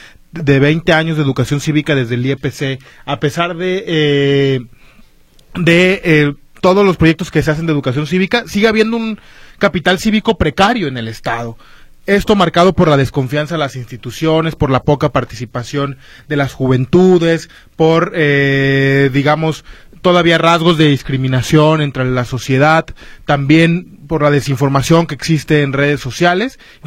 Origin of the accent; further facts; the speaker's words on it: Jalisco, Mexico; es fundamental que nosotros como jaliscienses, como mexicanos, retomemos la convivencia democrática en comunidad.